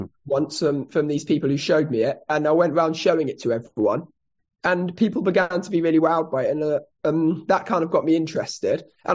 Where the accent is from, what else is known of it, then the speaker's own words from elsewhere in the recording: South Africa; I grew up in South Africa, and South Africa is very behind in terms of its knowledge of autism, etc.